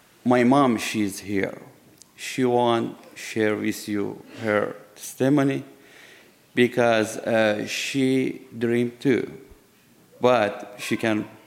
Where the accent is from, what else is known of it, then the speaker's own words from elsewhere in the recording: Iran; English is a second language; We are from Iran. We are Persian.